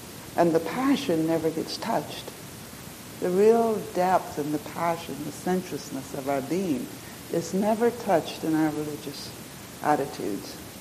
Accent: the South, United States; I'm from the South, and I love to go to the Afro American churches

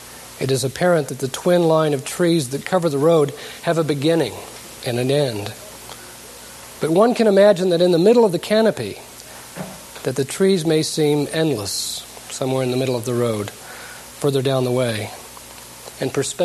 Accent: Missouri, United States; For me, growing up in Missouri and spending time in Kansas, I can appreciate what a prairie is

